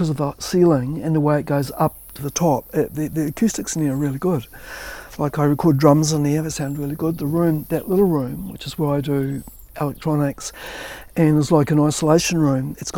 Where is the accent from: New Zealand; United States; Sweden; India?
New Zealand; Auckland; Auckland. Yep.